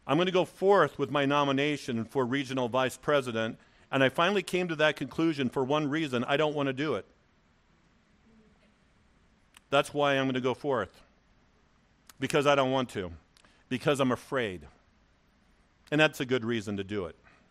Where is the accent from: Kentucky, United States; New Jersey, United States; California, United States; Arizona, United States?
California, United States; Delano; 9 days ago, I was in my hometown, Delano. It's 3 hours north. The 5 and then the old 99 will take you right into it.